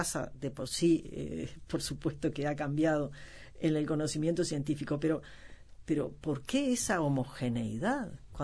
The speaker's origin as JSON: {"language": "Spanish", "country": "Uruguay", "said": "estoy hablando como ciudadana uruguaya que tiene una cierta sensibilidad sobre esos temas"}